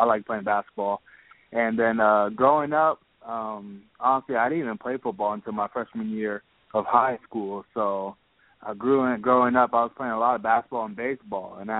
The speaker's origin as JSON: {"language": "English", "region": "California", "country": "United States", "tie": "born or raised there", "said": "It has to be the Warriors, man. Grew up in the Bay Area, born and raised in the Bay Area."}